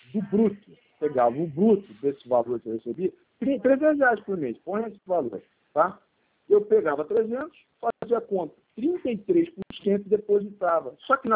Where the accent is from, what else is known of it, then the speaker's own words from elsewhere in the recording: Italy; eu sou italiano, desse mesmo italiano.